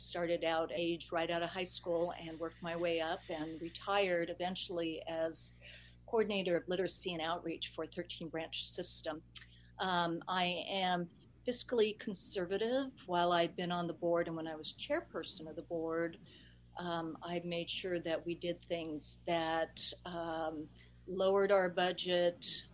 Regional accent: Idaho, United States; I'm an Idaho native. I was born in Idaho, got sort of taken away for a little time, but I'm back.

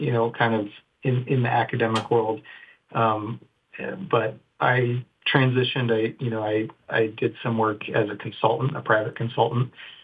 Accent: Moscow, Idaho, United States; moved away as an adult; I actually grew up in northern Idaho. I grew up in Moscow

